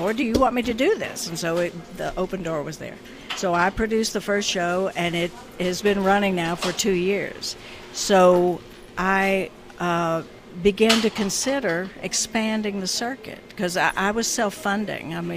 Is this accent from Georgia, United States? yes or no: yes; Gainesville, Georgia, United States; I started in my hometown, Gainesville, Georgia.